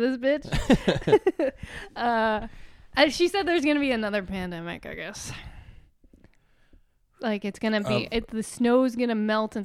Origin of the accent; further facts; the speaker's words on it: Pennsylvania, United States; I used to tell people I'm from the Poconos because that's where I grew up.